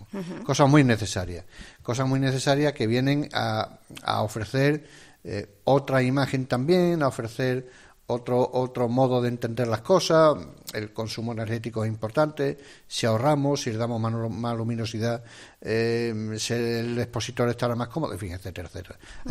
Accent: Extremadura, Spain; aquí somos medio andaluces, ¿no? Porque estamos muy cerca de Andalucía, y aunque somos orgullosamente extremeños, también tenemos ese cariño por Andalucía.

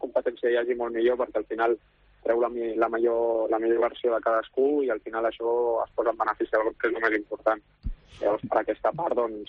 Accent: Barcelona, Catalonia, Spain; jo al final soc de Barcelona des de petit

